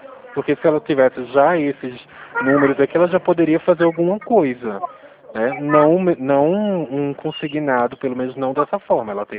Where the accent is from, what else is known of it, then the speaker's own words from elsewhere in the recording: Pernambuco, Brazil; now in São Paulo, Brazil; eu sou pernambucano. Meu número é de Pernambuco. Imagina para mim ter que mandar mensagem para as pessoas dizendo que eu estou aqui em São Paulo.